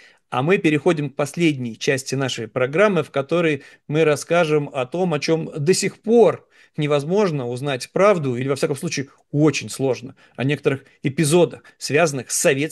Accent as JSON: {"language": "Russian", "region": "Saint Petersburg", "country": "Russia", "tie": "born or raised there", "said": "В моем родном Санкт-Петербурге, еще в детстве в Ленинграде, были целые кварталы двухэтажных домов"}